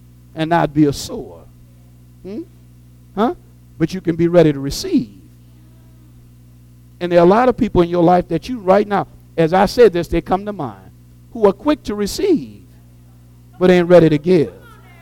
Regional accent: New Orleans, Louisiana, United States; I grew up in New Orleans, and public transit was just phenomenal.

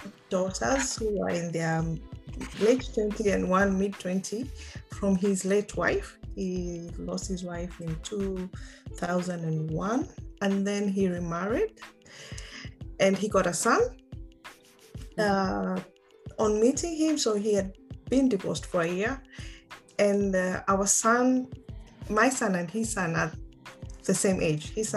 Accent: Mombasa, Coast, Kenya; born or raised there; also born or lived in Dubai / Uganda; now in Denmark

